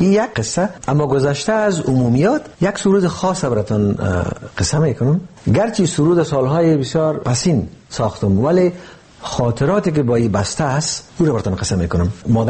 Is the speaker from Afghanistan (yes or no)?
yes; Afghanistan; born or raised there